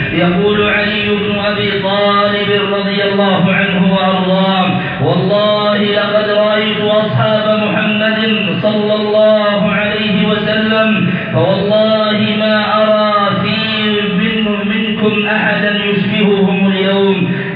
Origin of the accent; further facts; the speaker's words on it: Yemen; اللهم جنب بلادنا اليمن وسائر بلاد